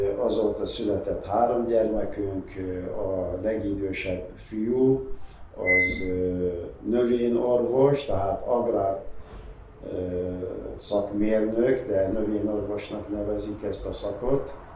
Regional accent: Iraq; Hungarian is a second language; now in Hungary; Irakban, mint Irakból származom

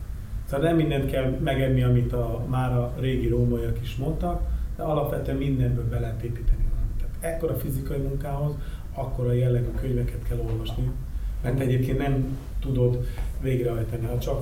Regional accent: Miskolc, Borsod-Abaúj-Zemplén, Hungary; miskolci gyerek vagyok

